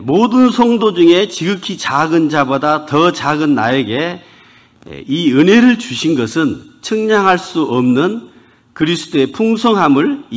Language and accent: Korean; Muan, South Jeolla, South Korea; born there; 전라남도 무안군 무암읍에서 태어났는데요. 이남 사녀 중에 막내로 태어났습니다.